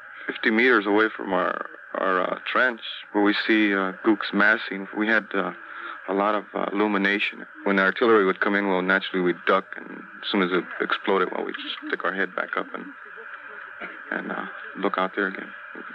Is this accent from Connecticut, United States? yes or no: no; San Jose, California, United States; San Jose, California.